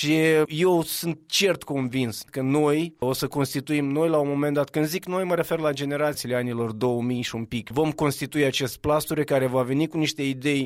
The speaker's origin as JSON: {"language": "Romanian", "country": "Moldova", "said": "Suntem moldoveni și dezamăgiri vor mai fi."}